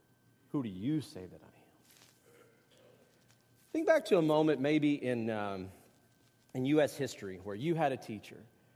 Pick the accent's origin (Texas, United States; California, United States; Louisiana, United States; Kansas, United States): Texas, United States; I know this one, because I'm from Texas.